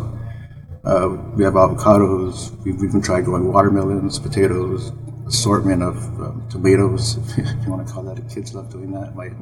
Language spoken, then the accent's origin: English; California, United States; I grew up here in Cali, Southern California. So you can imagine the weather is not too crazy, but it does kind of shift up and down.